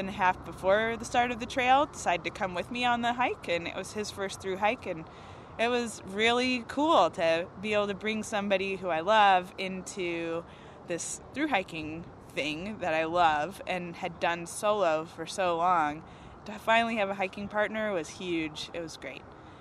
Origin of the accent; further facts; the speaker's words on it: California, United States; And I grew up in Northern California, and I've lived in California most of my life